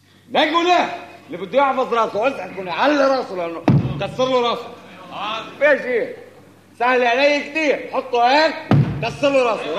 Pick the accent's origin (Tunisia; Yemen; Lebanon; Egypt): Lebanon; أنا إنسان لبناني،